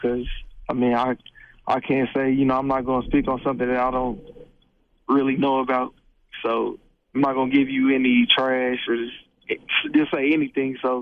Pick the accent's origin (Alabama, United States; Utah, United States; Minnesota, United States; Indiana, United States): Indiana, United States; Indianapolis; I would always call it my family from home because I'm from Indianapolis, Indiana.